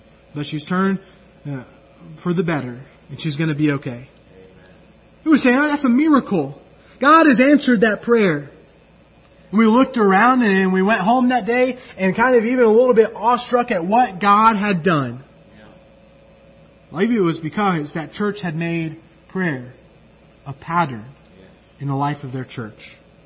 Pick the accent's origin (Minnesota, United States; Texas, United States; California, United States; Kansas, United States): California, United States; Thankful, a church that I grew up in California, especially during my high school years